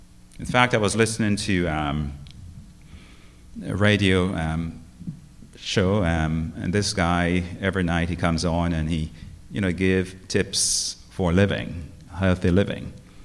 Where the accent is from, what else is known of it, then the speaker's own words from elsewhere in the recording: Grenada; that reminded me of the days when we were children growing up in Grenada.